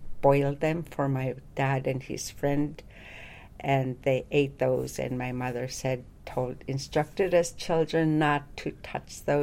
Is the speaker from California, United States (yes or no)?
no; Nunamiq, Alaska, United States; also born or lived in Bethel; I was born in Bethel, raised in Nunamiq, a small village, tundra village, on the coast of Yukon Delta.